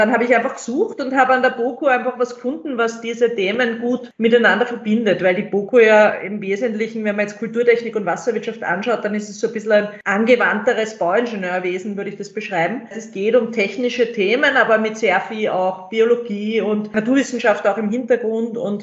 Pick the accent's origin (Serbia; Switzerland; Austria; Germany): Austria; Linz, Upper Austria; Ich bin aus Linz und bin in ein neusprachliches Gymnasium dort gegangen.